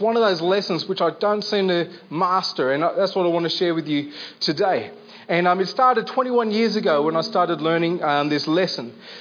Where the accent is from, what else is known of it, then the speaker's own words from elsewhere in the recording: Armidale, New South Wales, Australia; And like I said, I'm from Armidale. So you guys are going to have to shout me down because they're feisty over there.